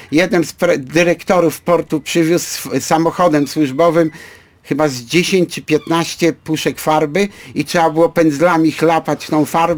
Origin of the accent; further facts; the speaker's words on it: Gdańsk, Pomeranian Voivodeship, Poland; Zawsze się szczycimy tym, że jesteśmy w Gdańsku, jesteśmy z Gdańska